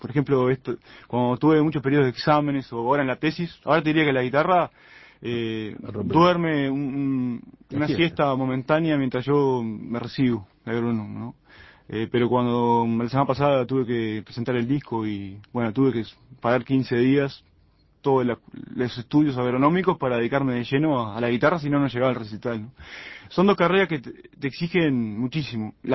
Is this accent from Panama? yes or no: no; Montevideo, Uruguay; siendo montevideano y estando en ese contexto cultural tan diferente, bueno, decir que era de Montevideo era como una cosa, era una ofensa casi.